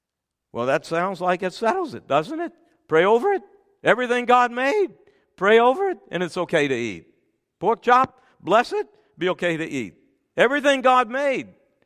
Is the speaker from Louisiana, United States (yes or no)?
yes; Louisiana, United States; Now, you have to understand something. I'm from Louisiana, South Louisiana, and crawfish is it down there.